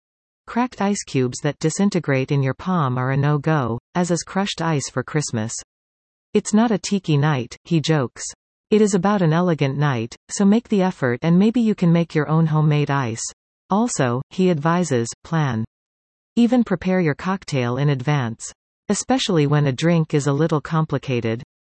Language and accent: English; England, United Kingdom; So as an Englishman, it pains me to say it, but James Bond got it wrong.